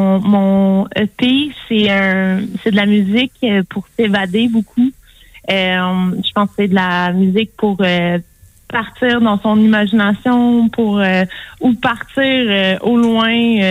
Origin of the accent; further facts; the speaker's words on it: Quebec, Canada; accent: Quebec; si on entend mon accent québécois, j'utilise pas un accent international dans mes chansons